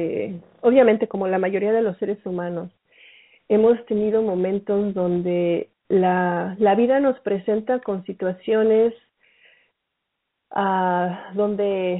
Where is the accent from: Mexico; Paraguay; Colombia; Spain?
Mexico; Los dos somos mexicanos, los dos venimos de la misma ciudad.